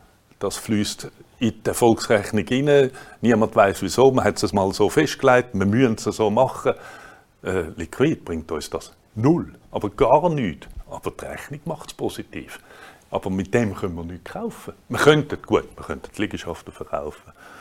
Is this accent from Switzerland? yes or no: yes; Zurich, Switzerland; ich bin in meiner Ideestadt, Heimatort Stadt Zürich. Also ich bin ein Zürcher